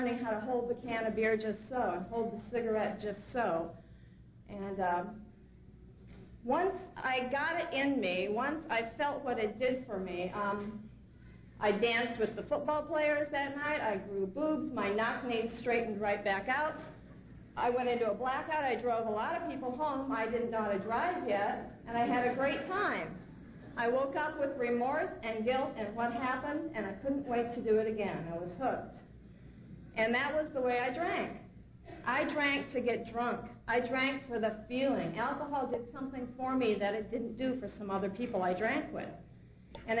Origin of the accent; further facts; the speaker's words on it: Iowa, United States; You know, I grew up in Iowa, and I don't know about you, but that was my first resentment where I realized I was landlocked.